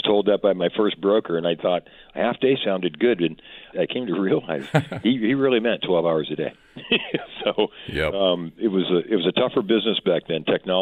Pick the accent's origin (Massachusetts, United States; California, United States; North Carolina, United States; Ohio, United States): California, United States; East Bay; I felt that when I was younger growing up in the Bay Area. On the East Bay